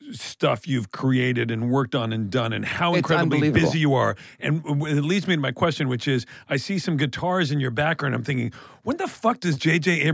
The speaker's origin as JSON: {"language": "English", "town": "Toronto", "region": "Ontario", "country": "Canada", "tie": "born or raised there", "said": "I grew up in Toronto"}